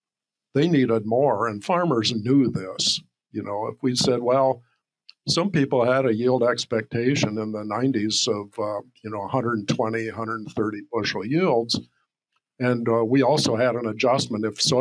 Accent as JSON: {"language": "English", "region": "Ohio", "country": "United States", "tie": "born or raised there", "said": "I grew up in Ohio"}